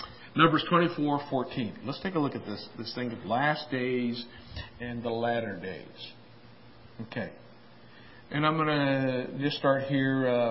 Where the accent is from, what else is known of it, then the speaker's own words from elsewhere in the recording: Ireland; I know, I'm half French. Okay. I'm Irish. I'm a drunken lover.